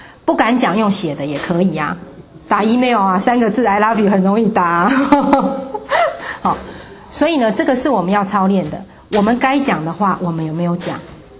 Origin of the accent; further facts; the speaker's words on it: China; 好，我们中国人最常讲看不得人家好